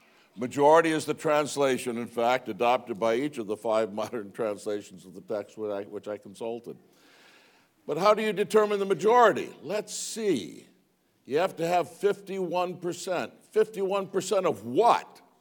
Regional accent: Kentucky, United States; I'm not an Australian, so maybe I shouldn't assume anything about you. I might be wrong. But in Kentucky, I could assume it. I would not suspect any of my fellow Kentuckians

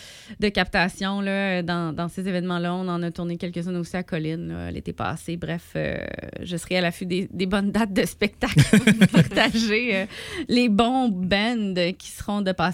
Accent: Cowansville, Quebec, Canada; Moi, je suis native de Cowansville

